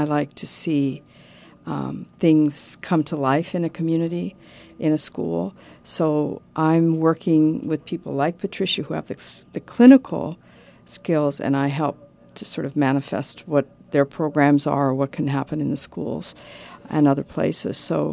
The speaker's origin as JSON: {"language": "English", "country": "Canada", "tie": "born or raised there", "said": "I immigrated when I was six to Canada. I'm actually Canadian."}